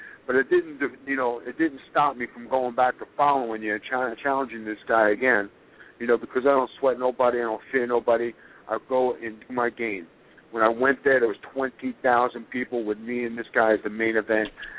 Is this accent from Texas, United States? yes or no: no; Staten Island, New York, United States; I told them, I'm from Staten Island, New York.